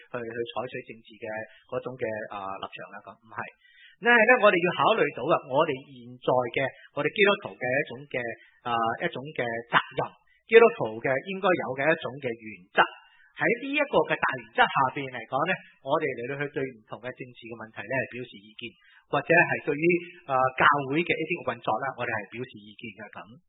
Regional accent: Hong Kong; 我哋香港人由于九七嘅问题，我哋都产生咗一种嘅信心嘅危机

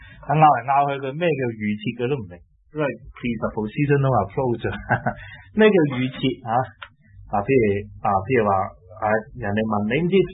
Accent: China; 但同时我们中国人吸收过程里面，我又自然会有些中国东西。

